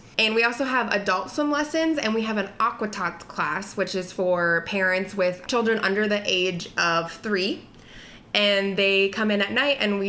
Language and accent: English; Sioux City, Iowa, United States; now in Pella, United States; I'm originally from Sioux City, but I've lived in Pella the last 3 years, and I have worked here.